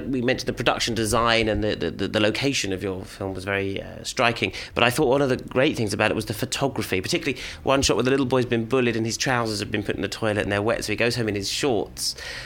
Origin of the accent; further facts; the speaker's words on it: England, United Kingdom; I'm English, so of course the Hammer horror vampire movies are big for me.